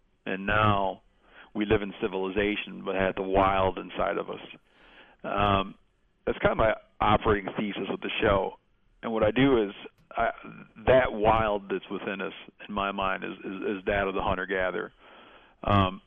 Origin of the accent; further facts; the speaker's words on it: Michigan, United States; And the next time I went home to my home state, which is Michigan, I told them I was going to bring a snapping turtle back.